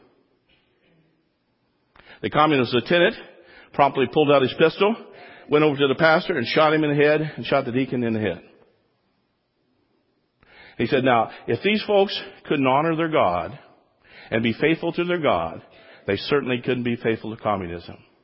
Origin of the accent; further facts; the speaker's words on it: United States; born there; I was born right here in America, but I was also born again in South Korea.